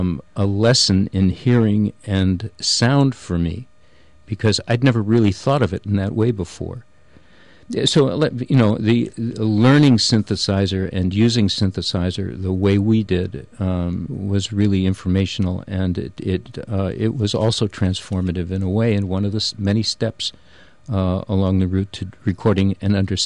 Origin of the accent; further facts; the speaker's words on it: Midwest, United States; We never had an animal while we were growing up. My sister and I were growing up in the Midwest. We never had an animal in the house.